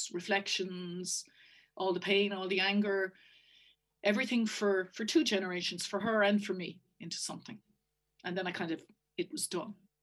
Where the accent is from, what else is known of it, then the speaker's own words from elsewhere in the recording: Castle Pollard, Westmeath, Ireland; born there; I was born in Castle Pollard, one of the many mother and baby homes, in 1962.